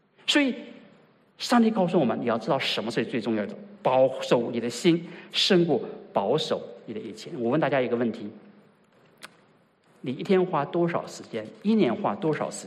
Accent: China; 但是这是我们中国人这么认为，但是事实呢并非如此。

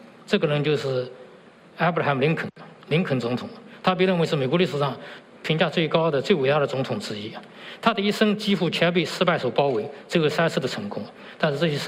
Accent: China; 这一位球星叫林书豪，我们中国人都很熟悉的，很有名。

